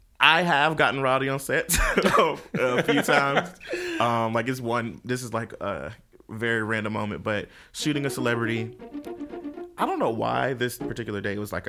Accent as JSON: {"language": "English", "town": "Detroit", "region": "Michigan", "country": "United States", "said": "So like, you know, I'm from Detroit."}